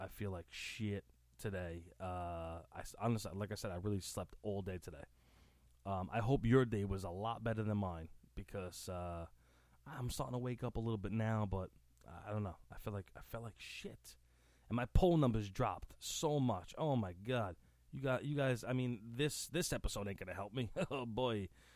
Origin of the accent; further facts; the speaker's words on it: Staten Island, New York, United States; I'm from Staten Island, New York.